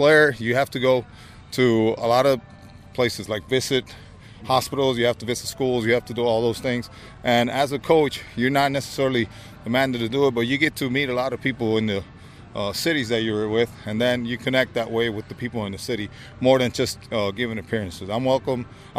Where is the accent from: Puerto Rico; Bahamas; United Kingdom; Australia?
Puerto Rico; I'm from Puerto Rico